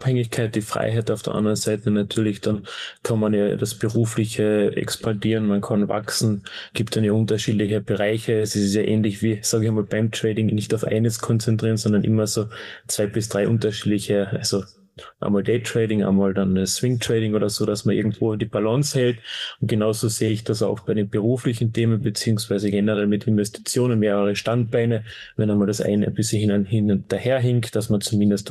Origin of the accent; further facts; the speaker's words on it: Carinthia, Austria; Ich komme aus Österreich, aus Kärnten, ist ganz im Süden.